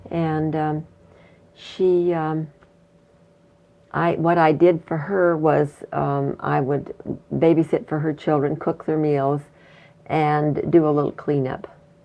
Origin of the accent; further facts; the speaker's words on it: Fairbanks, Alaska, United States; born there; This is when I came back to Alaska, you know, when I was born in Fairbanks.